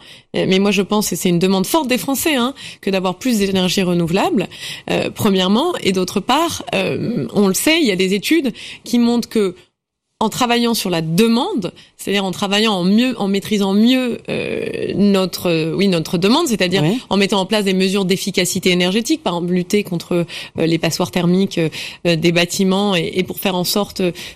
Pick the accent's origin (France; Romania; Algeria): France; Mais souvent, ça m'est arrivé de dire, je suis française, bon, c'était bien.